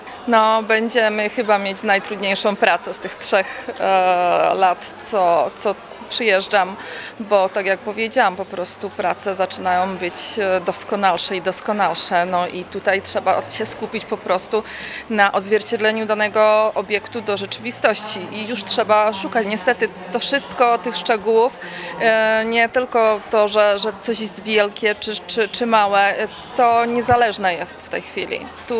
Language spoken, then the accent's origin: Polish; Tupesy, Zlín Region, Czechia; now in Poland; pochodzę z Czech, z miejscowości Tupesy. Jest to chyba około godzinki w stronę Brna.